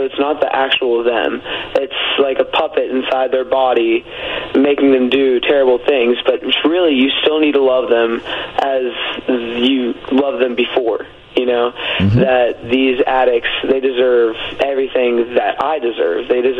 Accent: Bridgeport, West Virginia, United States; I'm from Bridgeport, West Virginia.

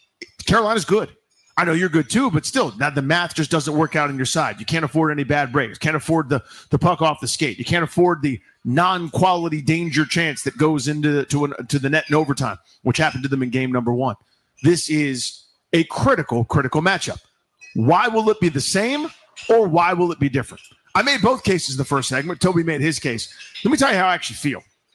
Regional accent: England, United Kingdom; Actually, I'm English.

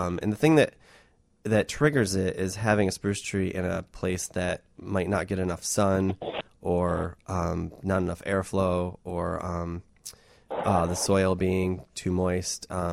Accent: Michigan, United States; I'm from Michigan, and all over Michigan, people plant rows of spruce trees

